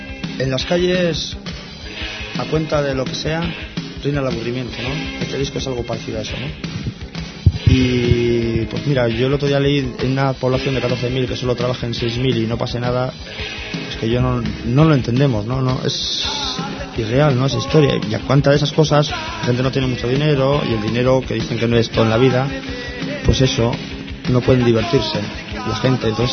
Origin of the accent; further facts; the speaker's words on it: Santurce, Basque Country, Spain; Lo hago yo mucho mejor y soy, pues eso, de Santurce. Y en Santurce una gran basura, es decir, que no es mejor.